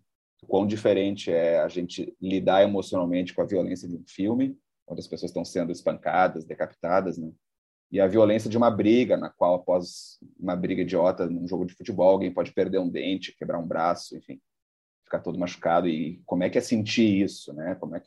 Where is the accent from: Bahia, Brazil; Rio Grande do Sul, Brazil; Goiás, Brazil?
Rio Grande do Sul, Brazil; Porto Alegre; Ela era muito semelhante ao ambiente que eu já cresci aqui em Porto Alegre e tal.